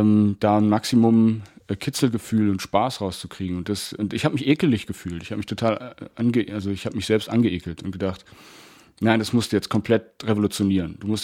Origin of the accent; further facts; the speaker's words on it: Hildesheim, Lower Saxony, Germany; born there; also born or lived in Cologne; now in Berlin, Germany; bin 37 Jahre alt. Ich bin geboren in der Stadt Hildesheim. Das ist in Niedersachsen und liegt in der Nähe von Hannover. Ich bin im Oktober 2002 nach Berlin gezogen